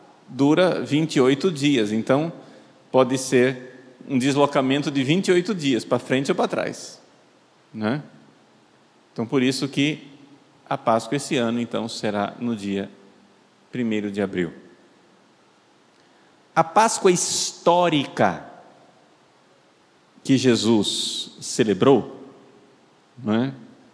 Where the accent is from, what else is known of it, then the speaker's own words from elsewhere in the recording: Recife, Pernambuco, Brazil; eu devo ter aí na minha origem, tem sangue português, tem sangue espanhol, porque eu sou de lá de Recife, do Recife, tem sangue holandês, provavelmente também deve ter sangue negro, deve ser sangue indígena.